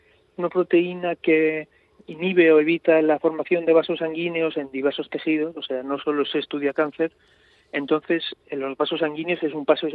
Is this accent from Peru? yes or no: no; Mexico; moved away; Pero yo tengo ya hace 3 años que me fui de México, pero yo todavía tengo una morriña muy grande por México.